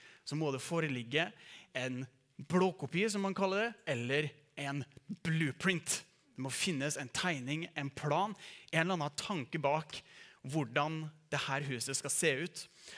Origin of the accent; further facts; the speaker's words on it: Oppdal, Trøndelag, Norway; now in Trondheim, Norway; og jeg kommer fra Oppdal.